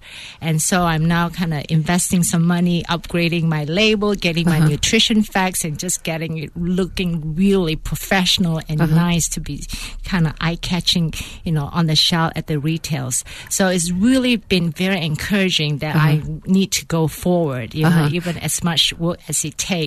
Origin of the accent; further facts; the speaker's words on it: Mersing, Johor, Malaysia; On the south part of Malaysia, a little fishing village called Mersing, and we were the fishing village that provide all the seafood to the rest of the country, including Singapore.